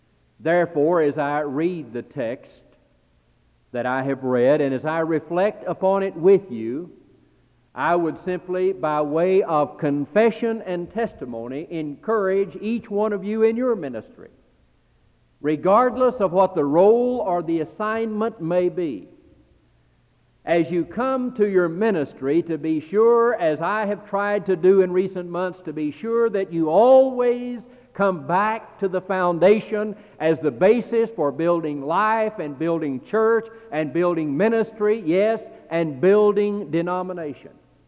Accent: the South, United States; I was from the South, and I knew that someone was to take me home for lunch.

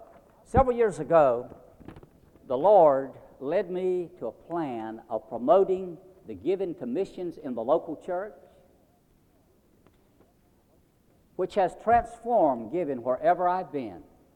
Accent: Wilmington, North Carolina, United States; We are from Wilmington, North Carolina.

